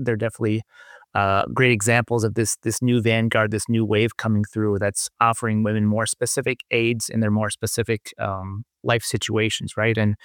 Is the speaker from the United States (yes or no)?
no; Colombia; Women-owned, Colombian-owned. You know, I have to give it a little shout-out for my home country, of course.